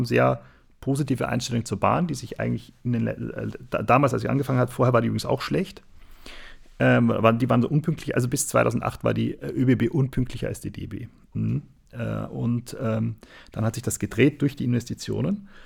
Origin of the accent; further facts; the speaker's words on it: Austria; now in Germany; ich bin ja aus Österreich, da ist das nicht so.